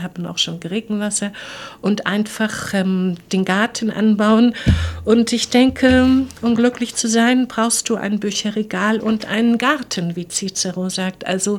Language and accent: German; Berlin, Germany; ich komme aus Mitte. Ich habe fast 30 Jahre in Mitte gewohnt und da bin ich geboren, da bin ich aufgewachsen. Ich komme aus Berlin-Mitte.